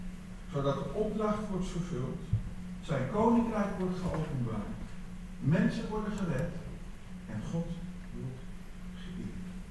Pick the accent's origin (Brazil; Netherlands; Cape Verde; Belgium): Brazil; Als ik in Brazilië kom, waar ik opgegroeid ben, dan heb ik altijd de neiging om de plekjes van vroeger op te zoeken.